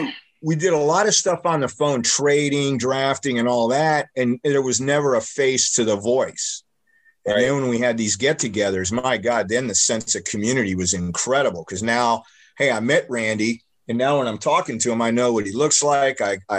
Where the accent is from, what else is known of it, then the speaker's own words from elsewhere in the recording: Fort Myers, Florida, United States; We grew up here in Fort Myers.